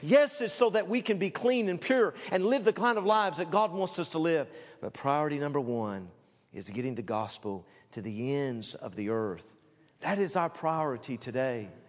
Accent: Knoxville, Tennessee, United States; I grew up in the South and grew up in Knoxville, Tennessee.

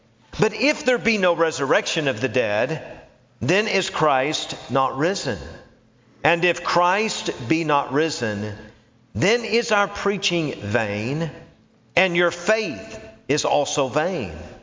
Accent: Knoxville, Tennessee, United States; I know that when I was 17, growing up in Knoxville, Tennessee

